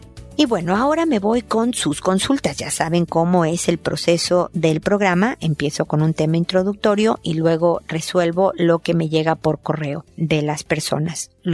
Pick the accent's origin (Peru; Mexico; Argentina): Mexico; now in Chile; si el que me escribe es de México, de donde soy yo, o de España, o de Estados Unidos, de donde se habla español, o Ecuador, o Chile, donde vivo, no importa.